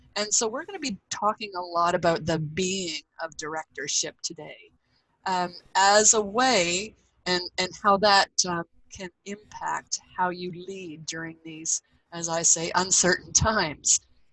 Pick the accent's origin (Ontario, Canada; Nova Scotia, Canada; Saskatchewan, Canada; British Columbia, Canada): Ontario, Canada; Peterborough; moved away as an adult; I was born and raised in Peterborough, Ontario. So moved out west after university.